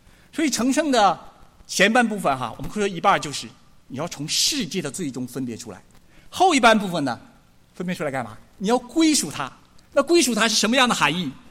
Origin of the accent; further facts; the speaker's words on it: China; 我们从大陆来的，撒个谎有个歪念头，这算啥？